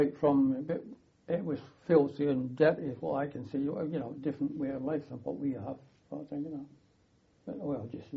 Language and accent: English; Scotland, United Kingdom; Well, being a Scotsman, Christmas didn't matter so much to you. It was New Year, wasn't it?